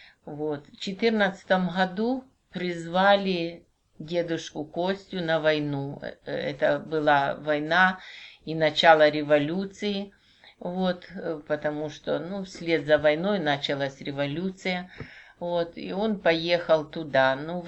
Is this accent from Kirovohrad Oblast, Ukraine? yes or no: yes; Kropyvnytskyi, Kirovohrad Oblast, Ukraine; Мы коренные жители Кировограда.